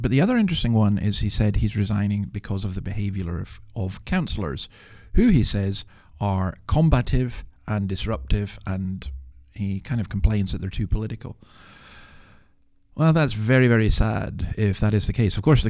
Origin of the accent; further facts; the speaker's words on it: Scotland, United Kingdom; I'm sorry, but, you know, I'm a Scotsman, and it's one day sunshine.